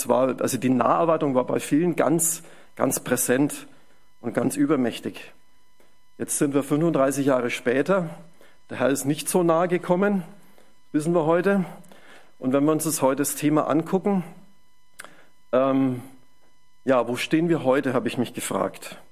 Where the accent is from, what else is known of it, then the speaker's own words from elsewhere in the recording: Bavaria, Germany; Ich komme ja aus dem Fränkischen, aus der Ecke Nürnberg, Erlangen, Fürth.